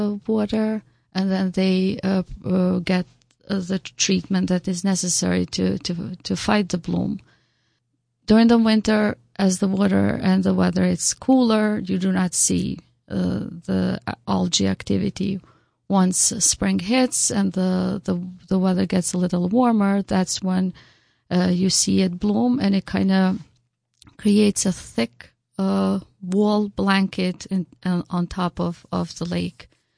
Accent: Albania; now in Lake Huntington, United States; originally I'm from Albania, so I was not born in Lake Huntington, but I have been living in Lake Huntington, New York for the last 2 decades.

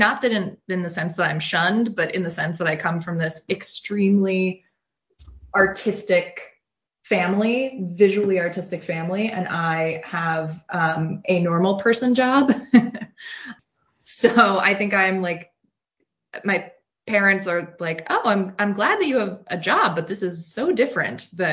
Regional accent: New York City, New York, United States; I grew up in New York City. So in New York City, everyone's parents are weird. I grew up in like Soho and Harlem

